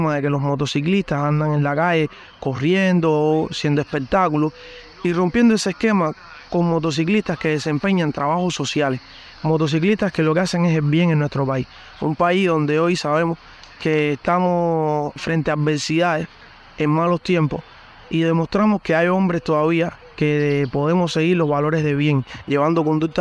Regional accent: Cuba; Nosotros, como cubanos al fin, también tenemos muchas necesidades

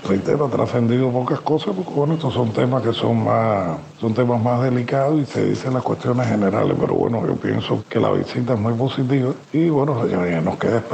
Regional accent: Cuba; como cubano pienso que, como académico cubano, pienso que es muy positivo

